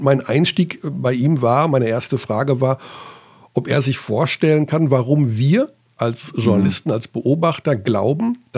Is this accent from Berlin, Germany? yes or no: no; Hagen, North Rhine-Westphalia, Germany; born or raised there